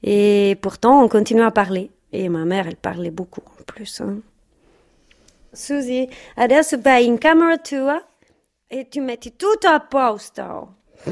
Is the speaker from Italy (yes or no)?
yes; Italy; French is a second language; on a entendu mon accent, mais on n'a pas entendu ma demande. Malgré le temps qui passait, eh ben, j'ai toujours droit au stéréotype de l'italienne.